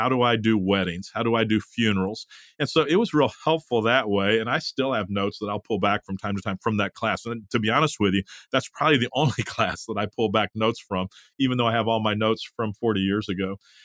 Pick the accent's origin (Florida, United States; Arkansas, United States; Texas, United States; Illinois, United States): Texas, United States; Dallas; I grew up in Dallas, Phil. I lived in Dallas for 10 years after seminary.